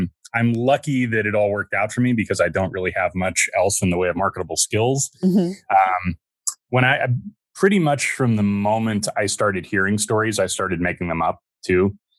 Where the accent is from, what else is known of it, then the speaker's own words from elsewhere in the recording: Indiana, United States; born there; moved away as an adult; also born or lived in Ohio, United States; now in Reno, United States; I moved out here to take a job at the University of Nevada in Reno. I was born in Indiana and have lived a long time in both Indiana and Ohio.